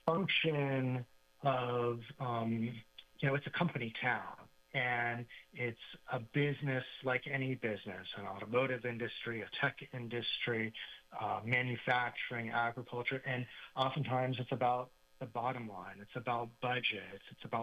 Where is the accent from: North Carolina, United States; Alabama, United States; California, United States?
California, United States; Los Angeles; I'm from Los Angeles originally.